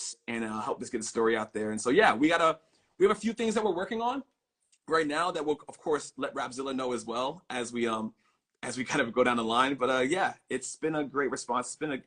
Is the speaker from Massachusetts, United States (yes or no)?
no; Virginia, United States; We're going to do a screening here in Virginia, my hometown here.